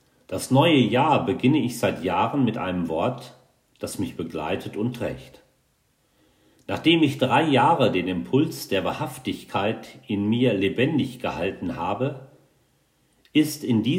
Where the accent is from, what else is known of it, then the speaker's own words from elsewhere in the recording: Ennigerloh, North Rhine-Westphalia, Germany; Heute am Samstag, den 10. Februar, bin ich bei meinen Eltern in meiner Heimatstadt Ennigerloh.